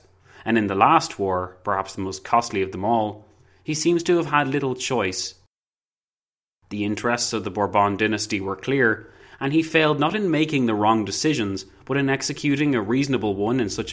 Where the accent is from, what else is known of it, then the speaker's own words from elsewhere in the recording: Ireland; I'm only human, I'm also Irish, I'm terrible at French.